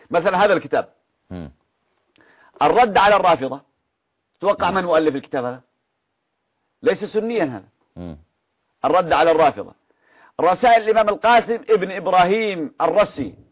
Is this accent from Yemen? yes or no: yes; Yemen; عندنا في اليمن